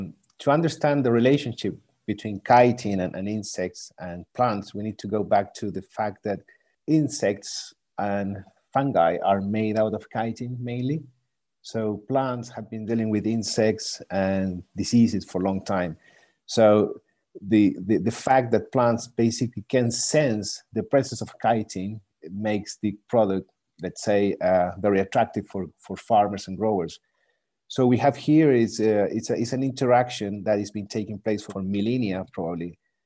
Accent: Chile; English is a second language; also born or lived in Germany; now in United Kingdom; Well, I come from Chile as an agronomist. I studied in Germany my master's, and then I moved to the UK

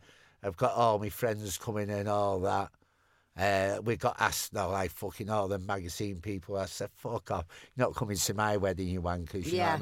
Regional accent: United Kingdom; It's what we do best as British people, you know what I mean?

